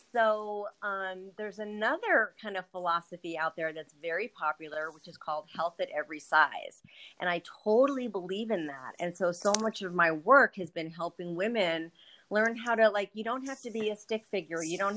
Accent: Broomfield, Colorado, United States; I'm from Broomfield, Colorado

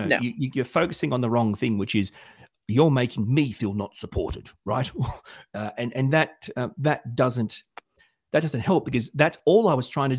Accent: Australia; God knows, I'm from Australia. We catch balls, mate.

